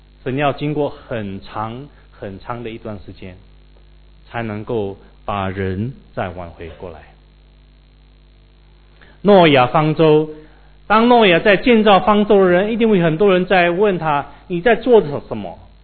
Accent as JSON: {"language": "Chinese", "country": "Malaysia", "tie": "born or raised there", "said": "以前我在小时候在马来西亚"}